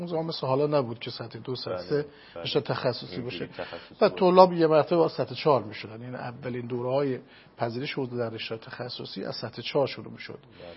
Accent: Rafsanjan, Kerman, Iran; بعد از فارغ التحصیل از سطح 4 به شهر خودمون رفسنجان مهاجرت کردیم. بله، بازگشتیم به شهر خودمون

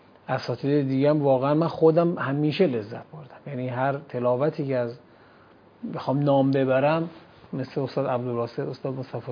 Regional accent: Isfahan, Iran; تو منطقه‌ای که بودیم مال استان اصفهان هست، از توابع استان اصفهان اطراف گلپایگان و خانسار، شهری هست به اسم ویست

